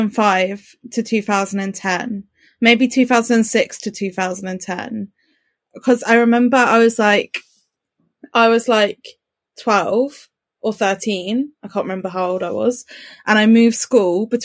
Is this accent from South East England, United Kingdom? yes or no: yes; Brighton, South East England, United Kingdom; I grew up in Brighton